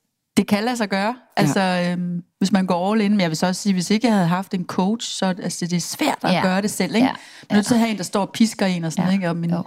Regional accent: Horsens, Central Denmark Region, Denmark; also born or lived in Odense; Jeg er født i Odense faktisk, og så har jeg boet i Horsens, siden jeg var 8. Okay. Så jeg er jo sådan, Horsens vil jeg sige.

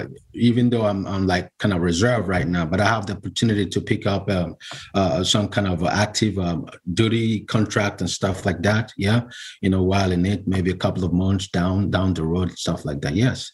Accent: Nigeria; English is a second language; now in United States; Yeah, originally I'm from Nigeria.

